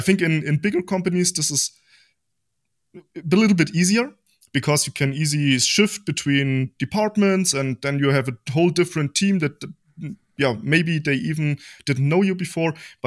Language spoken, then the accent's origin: English; Germany; I'm 33 years old and I'm from Germany. I'm living near Munich